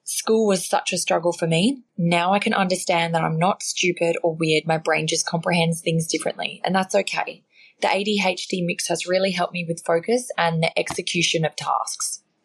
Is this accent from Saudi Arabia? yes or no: no; Scarborough, Western Australia, Australia; I'm from Scarborough in Perth, WA.